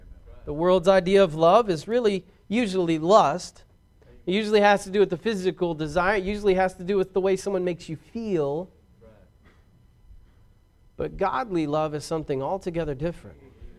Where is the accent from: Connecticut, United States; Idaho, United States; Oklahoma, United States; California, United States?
Oklahoma, United States; Braggs; also born or lived in Vian; Now, I'm not a very smart person. I grew up in Braggs, Oklahoma. Some of you don't even know where that is.